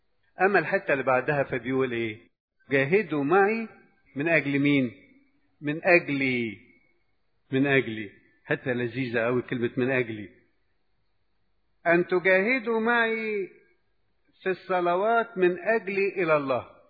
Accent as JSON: {"language": "Arabic", "country": "Egypt", "said": "زي ما تعودنا كمصريين أو كشرقيين"}